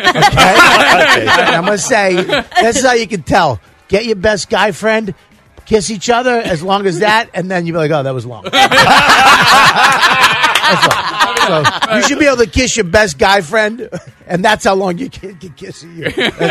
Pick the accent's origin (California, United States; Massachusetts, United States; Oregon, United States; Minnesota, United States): Massachusetts, United States; Boston; now in New York, United States; Listen, where you're from, I go, I live in New York, but I'm from Boston.